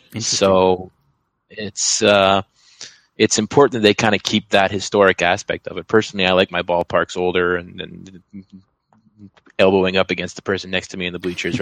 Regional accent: Canada; now in United States; Like, growing up in Canada, I didn't have a chance to participate in U.S. college sports fandom, which is its own whole animal out here

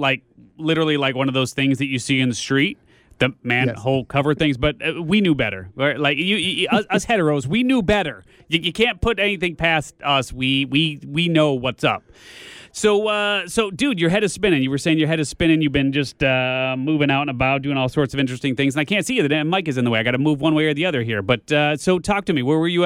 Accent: Chicago, Illinois, United States; I come from Chicago, dude.

